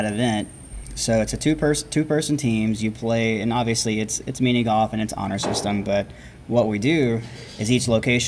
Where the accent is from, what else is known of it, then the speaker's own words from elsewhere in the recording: Georgia, United States; And me, I'm originally from Georgia, so I actually used to play golf 60 feet below sea level in Savannah.